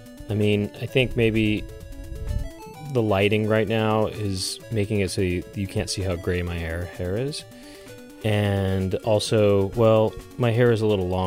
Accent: Los Angeles, California, United States; I had one when I was in junior high and I'm from Los Angeles.

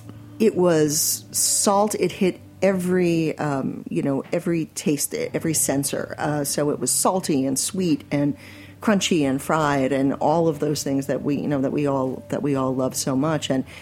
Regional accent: Forest Hills, New York, United States; growing up in Forest Hills in the 60s and 70s.

